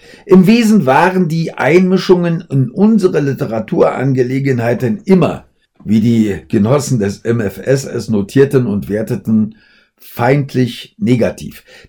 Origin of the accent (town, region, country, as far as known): West Berlin, Berlin, Germany